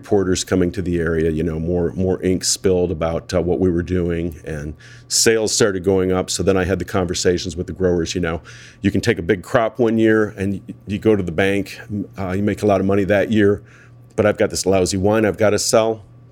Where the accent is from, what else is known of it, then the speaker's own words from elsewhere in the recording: South Bend, Indiana, United States; And I grew up in South Bend. My wife's from Lansing.